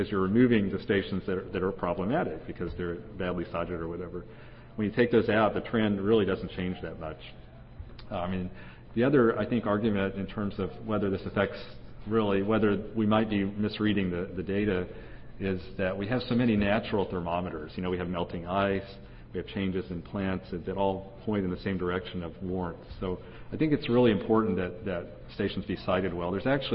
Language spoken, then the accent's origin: English; Boulder, Colorado, United States; I mean, in my hometown of Boulder, the weather station moved 4 or 5 times in the 20th century